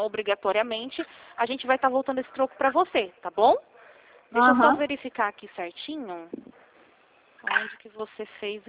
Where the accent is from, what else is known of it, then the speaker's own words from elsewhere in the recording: Rio Claro, São Paulo, Brazil; eu sou daqui de Rio Claro mesmo